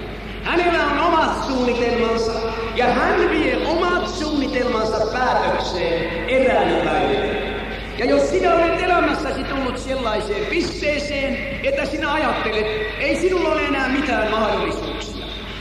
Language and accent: Finnish; Alahärmä, South Ostrobothnia, Finland; minä olen kotoisin tuolta lämpimästä maasta, Alahärmästä. Ja siellä on lämmin ja kuuma veri